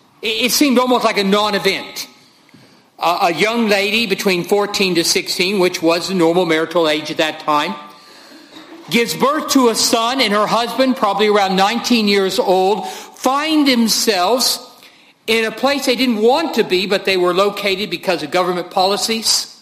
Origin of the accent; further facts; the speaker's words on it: United States; It might be because of the reality I'm American, but there you go.